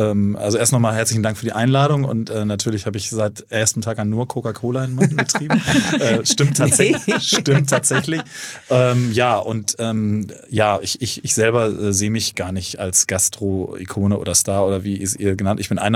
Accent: North Rhine-Westphalia, Germany; now in Hamburg, Germany; ich bin Hamburger. Kein gebürtiger leider, obwohl ich mich so fühle. Ich bin eigentlich Ostwestfale.

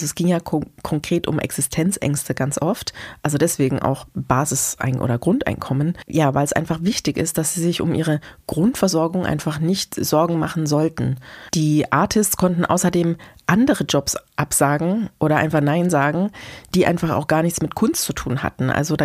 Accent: Germany; mir ging es so als Deutsche so ein bisschen kurz zusammen. Aber wenn ich das mal weiterdenke, unsere Identität als Deutsche heute

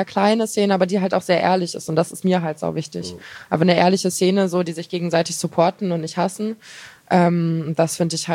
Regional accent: Oldenburg, Lower Saxony, Germany; also ich bin auch aus Oldenburg eigentlich, das ist auch die Ecke da bei Hamburg.

